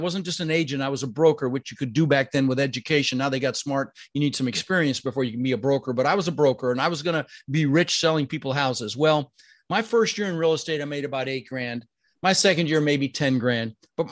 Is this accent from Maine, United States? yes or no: no; Denver, Colorado, United States; also born or lived in Netherlands; We ended up in Denver, Colorado, where I lived for 30 years.